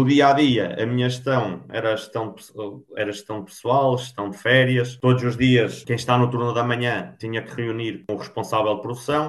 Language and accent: Portuguese; Norte, Portugal; eu sou transmontano